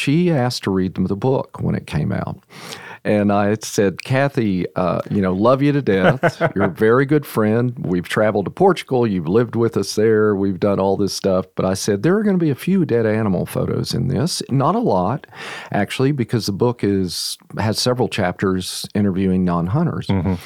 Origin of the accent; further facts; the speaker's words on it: Texas, United States; I grew up in Texas.